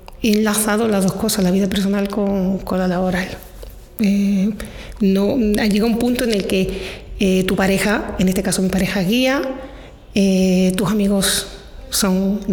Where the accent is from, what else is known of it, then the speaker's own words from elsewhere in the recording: Ronda, Andalusia, Spain; También de trayectos cortos, Costa del Sol, Ronda, que yo soy de Ronda.